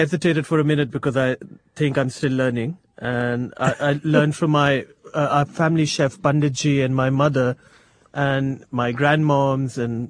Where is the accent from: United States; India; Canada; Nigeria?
India; New Delhi, Delhi; born there; I was born in New Delhi, which is in northern India.